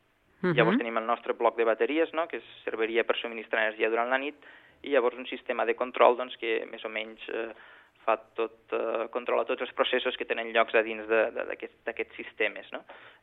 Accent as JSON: {"language": "Catalan", "region": "Catalonia", "country": "Spain", "said": "Jo ho intento d'explicar i fer una mica de pedagogia quan puc"}